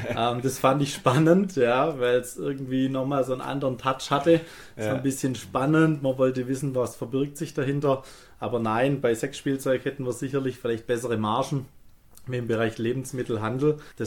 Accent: Stuttgart, Baden-Württemberg, Germany; Und ja, bin deshalb auch noch immer in Stuttgart jetzt ansässig und deshalb meiner Heimat treu geblieben.

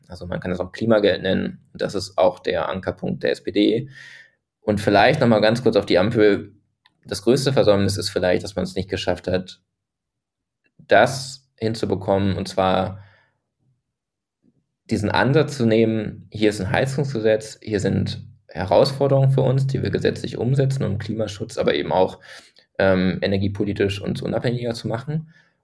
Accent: North Rhine-Westphalia, Germany; Ich komme ja aus dem Ruhrgebiet und denke mir immer, schon damals, ich bin 35

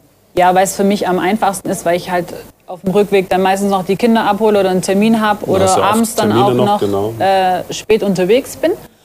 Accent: Ulm, Baden-Württemberg, Germany; now in Neu-Ulm, Germany; Ja, ich bin in Ulm geboren, ich bin hier aufgewachsen, lebe natürlich in Neu-Ulm

